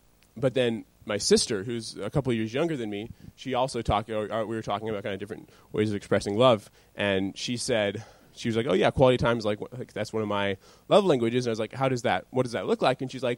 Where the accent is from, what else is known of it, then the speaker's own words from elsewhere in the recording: United States; now in Thailand; I'm American, so I'm coming from a very American culture